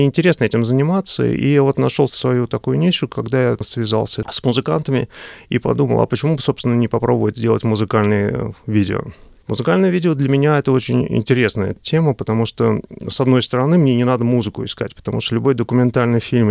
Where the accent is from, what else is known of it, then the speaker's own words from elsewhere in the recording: Moscow, Russia; moved away as an adult; now in Melbourne, Australia; Я приехал уже достаточно давно в Австралию, 27 лет назад. Сам я из Москвы, прожил первые 29 лет там, и после этого сюда переехал и живу безвыездно в Мельбурне.